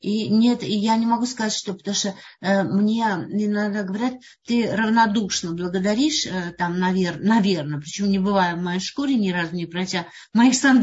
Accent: Slovakia; now in Russia; я не в России жила, попала сюда случайно, я из Словакии.

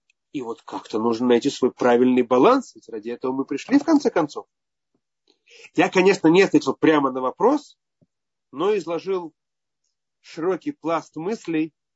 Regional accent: Belarus; Я сам родом из Беларуси, и моя первая раввинская работа была в Беларуси.

